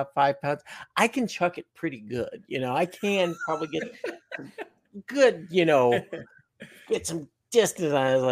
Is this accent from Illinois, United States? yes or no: yes; Chicago, Illinois, United States; I grew up in Chicago. I've been a Bears fan all my life.